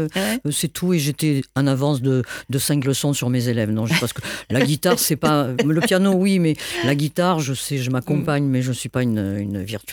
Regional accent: Calvisson, Occitanie, France; Oui, je suis née à Calvisson

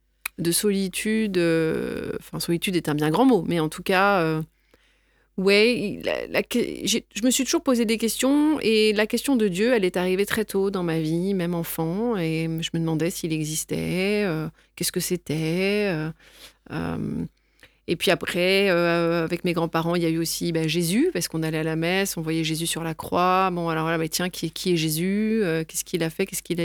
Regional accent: Paris, Île-de-France, France; moved away as an adult; Je suis née à Paris. Je suis parisienne d'origine. J'ai grandi à Paris. Je suis restée à Paris jusqu'à à peu près la trentaine, mes 30 ans, et j'ai quitté Paris. Donc maintenant, ça va faire 12 ans à peu près.

